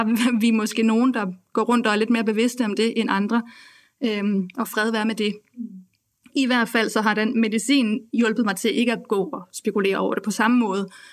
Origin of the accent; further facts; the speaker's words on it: Samsø, Central Denmark Region, Denmark; jeg kommer fra Samsø, hvor mine forældre bor